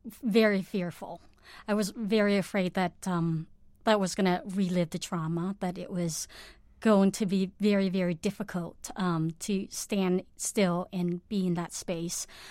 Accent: Cambodia; English is a second language; And so for me, I think as a child growing up in Cambodia, you live very much in your body.

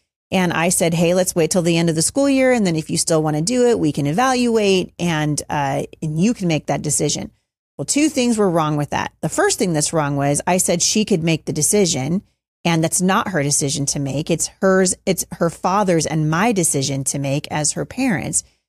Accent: Battle Ground, Washington, United States; And we are having a launch party right here in my hometown of Battleground, Washington

